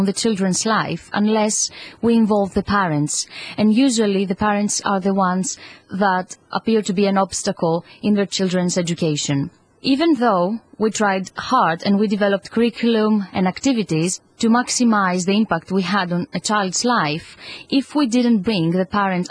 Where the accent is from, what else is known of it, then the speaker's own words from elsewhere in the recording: Greece; English is a second language; I'm originally from Greece, and I'm really glad to be part of this international group